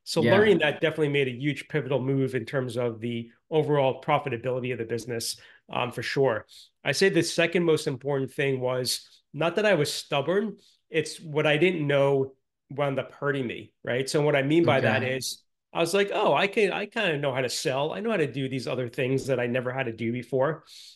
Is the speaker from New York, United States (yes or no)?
yes; New York, United States; So, I'm from New York. I live in New York, although I did a short stint in New Jersey.